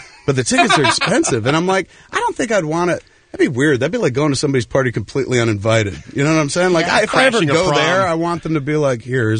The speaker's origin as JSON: {"language": "English", "region": "New Jersey", "country": "United States", "tie": "born or raised there", "said": "But for me, I grew up in Jersey. Jersey, and I know what it's like to grow up in the shadow of something larger than yourself."}